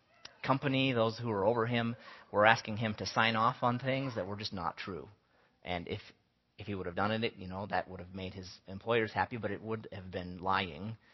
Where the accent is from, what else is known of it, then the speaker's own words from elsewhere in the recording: United States; You know, as an American, I have a right to quit whenever I want to.